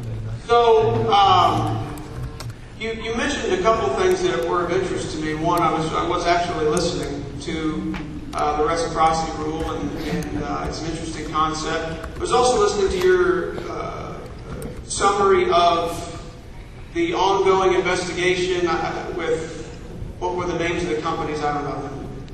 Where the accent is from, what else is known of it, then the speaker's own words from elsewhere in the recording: Columbia, Missouri, United States; also born or lived in Joplin; I'm from Boone, Columbia. I was born in Joplin.